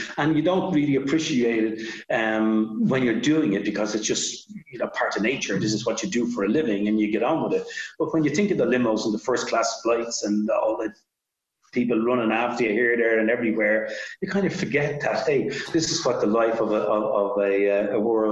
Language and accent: English; Ireland; because of the likes of even Ronnie Delaney and myself being Irish